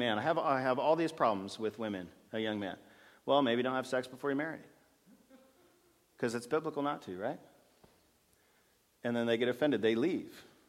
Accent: the South, United States; I'm from the South.

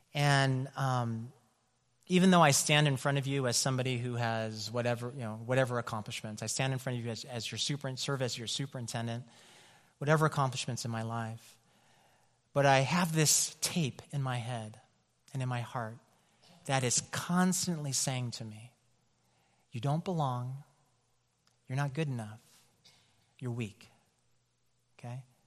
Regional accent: Oakland, California, United States; Maxwell Park is the district that the neighborhood that I grew up in East Oakland.

